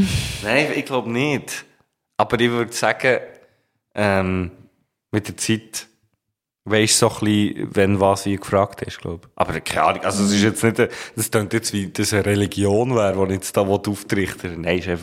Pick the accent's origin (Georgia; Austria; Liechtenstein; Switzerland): Switzerland; Bern; Als Berner hast du in der Medienwelt recht viele Vorteile. Weil der Berner Dialekt wird mehr oder weniger in allen Kantonen als sympathisch wahrgenommen